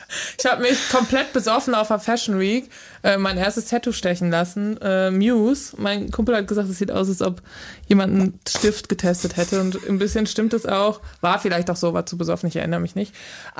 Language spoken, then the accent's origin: German; North Rhine-Westphalia, Germany; Aber ich bin am Niederrhein aufgewachsen. Und die haben ja auch so ein melodisches Gesabbel, sag ich mal. Das habe ich auch noch drauf.